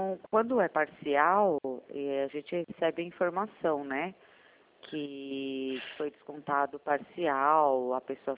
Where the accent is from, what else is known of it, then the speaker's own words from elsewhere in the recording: Sorocaba, São Paulo, Brazil; Eu sou de Sorocaba.